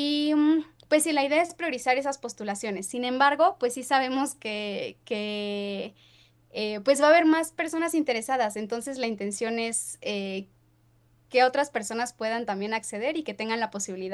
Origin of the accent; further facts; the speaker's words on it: Tlaxcala, Mexico; yo les decía que soy del lado de Tlaxcala, justamente de algunas de las comunidades de donde sabemos hacen descargas residuales a la laguna